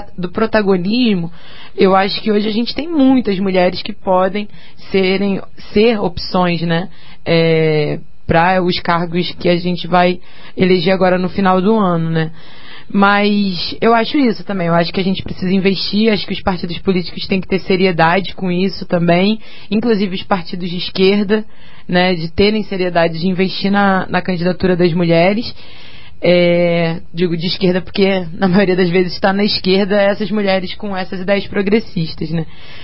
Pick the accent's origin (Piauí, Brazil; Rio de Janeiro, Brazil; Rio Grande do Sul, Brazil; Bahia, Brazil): Rio de Janeiro, Brazil; Eu sou do Rio de Janeiro